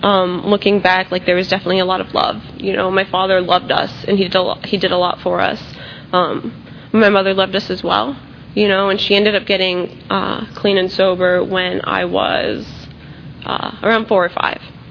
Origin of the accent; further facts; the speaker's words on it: Bradenton, Florida, United States; born there; so I was born in Bradenton, to a pretty average family.